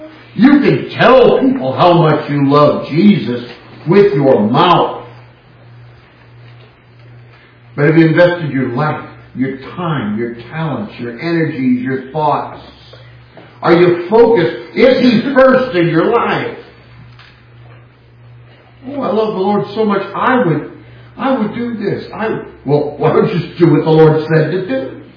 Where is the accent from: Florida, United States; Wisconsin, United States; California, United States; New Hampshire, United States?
California, United States; Now, I hail from California. The capital of California is Sacramento.